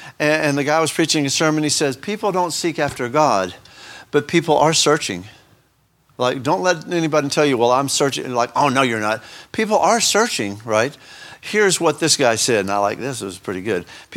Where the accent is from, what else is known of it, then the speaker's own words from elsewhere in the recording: Houston, Texas, United States; because I'm from Houston, so I like a good old Houston tale or whatever.